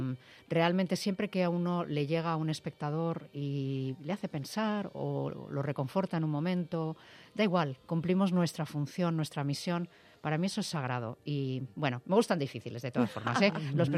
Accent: Spain; mi familia está aquí. Y mi país es España. Y a mí me gusta España y vivir en mi país con mi gente.

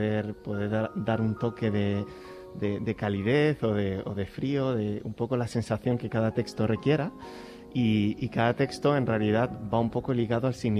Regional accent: Alcalá, Spain; para los que somos de Alcalá, pues creo que un poquito más especial si cabe

